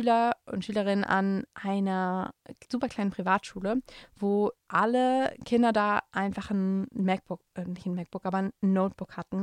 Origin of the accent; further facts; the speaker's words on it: Hamburg, Germany; Ja, aber ich bin in einem Stadtviertel in Hamburg groß geworden, das super reich war.